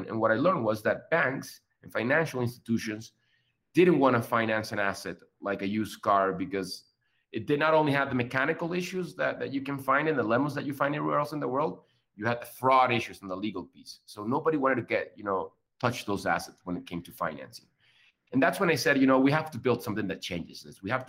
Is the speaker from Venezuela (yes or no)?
yes; Venezuela; I'm from Venezuela. I've been living across the world for the past 12 years now. And I was living in Colombia back in 2012.